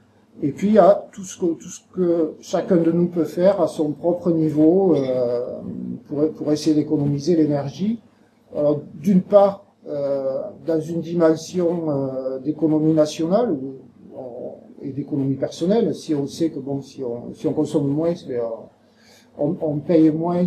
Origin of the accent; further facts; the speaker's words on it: Conques, Occitanie, France; Moi, je viens de la commune de Conques.